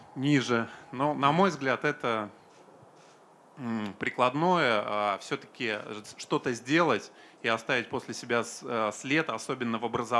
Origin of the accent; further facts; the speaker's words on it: Novgorod Oblast, Russia; now in Saint Petersburg, Russia; Я сам родом из Новгородской области, долго жил, потом переехал в Петербург.